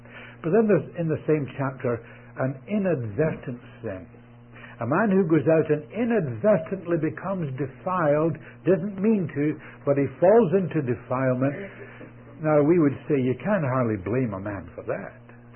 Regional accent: Scotland, United Kingdom; I understand it. I'm a Scotsman. Maybe that's what helped me.

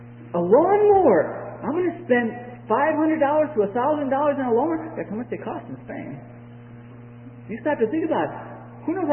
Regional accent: Chicago, Illinois, United States; I grew up, I was born in Chicago, youngest of six.

